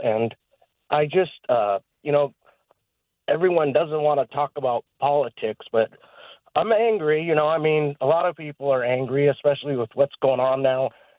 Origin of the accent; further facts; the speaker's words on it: California, United States; Real quick, I grew up in the Valley to Italian Catholic school, just like you.